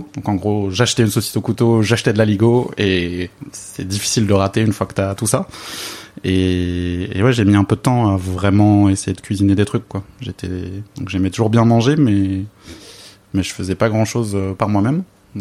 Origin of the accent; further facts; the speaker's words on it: Grand Est, France; Moi je suis alsacien d'origine, mais j'avais vraiment pas de culture bière